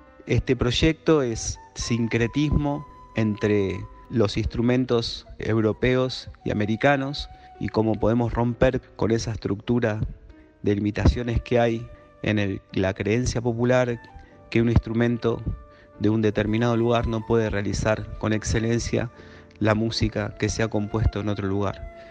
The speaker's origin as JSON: {"language": "Spanish", "country": "Argentina", "said": "vivo actualmente en San Martín de los Andes, soy músico argentino."}